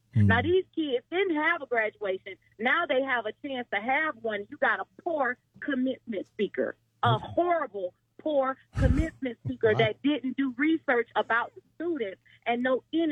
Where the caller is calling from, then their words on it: Orlando, Florida, United States; calling from the beautiful city of Orlando.